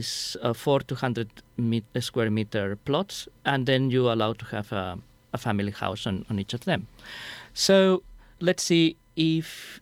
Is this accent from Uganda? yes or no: no; Spain; I come from Spain. We use the metric system.